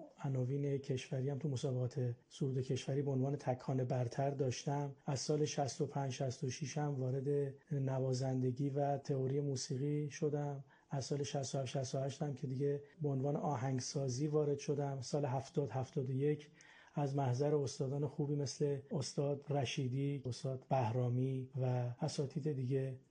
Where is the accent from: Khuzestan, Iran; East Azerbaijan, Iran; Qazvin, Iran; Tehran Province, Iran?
Qazvin, Iran; born there; متولد سال 1351 و اصالتاً قزوینی هستم.